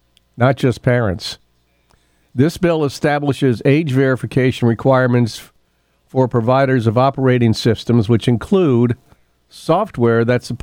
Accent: Louisville, Kentucky, United States; she found out I was from Louisville

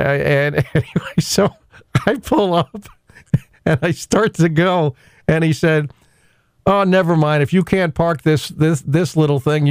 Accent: Louisville, Kentucky, United States; he saw on my driver's license that I was from Louisville.

